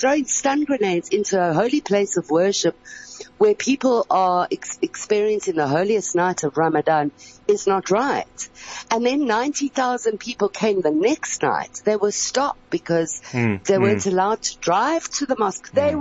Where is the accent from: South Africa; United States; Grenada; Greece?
South Africa; And look how we're handling it as South African